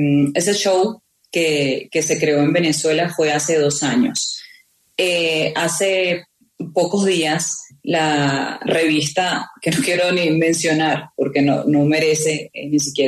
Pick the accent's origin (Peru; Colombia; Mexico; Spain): Colombia; el que digan que yo tengo una orden de aprehensión en mi país, en Colombia